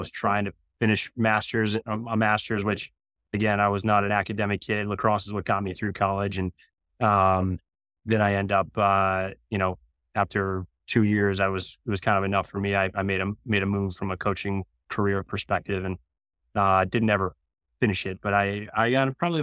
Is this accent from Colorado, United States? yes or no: no; New York, United States; I grew up just outside of Syracuse. I went to Baldwinsville High School.